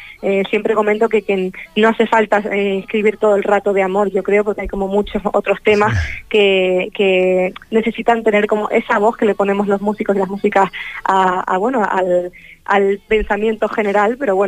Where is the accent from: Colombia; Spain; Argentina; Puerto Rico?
Spain; La Palma, Canary Islands; yo soy de allí, de La Palma